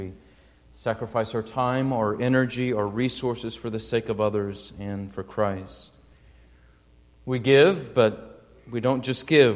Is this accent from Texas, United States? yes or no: no; Springfield, Illinois, United States; I went to visit her in my hometown, Springfield, Illinois.